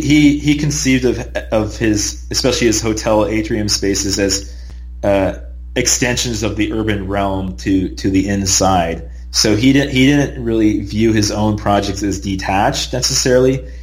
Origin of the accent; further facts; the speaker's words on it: Los Gatos, California, United States; You know, actually, when I was a kid growing up in Los Gatos, it was a nice, quaint town